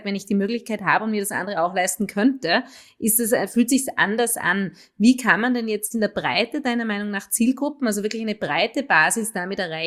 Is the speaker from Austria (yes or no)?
yes; Tyrol, Austria; bei uns in den Tirol in den 80ern, wo ich aufgewachsen bin